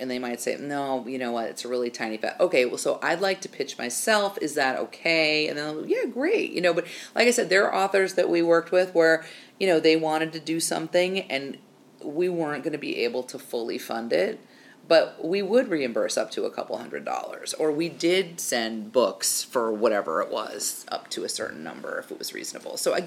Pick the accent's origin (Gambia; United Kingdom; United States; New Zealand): United States; Grand Rapids, Michigan; I grew up in Grand Rapids, Michigan, and I'm going home for Thanksgiving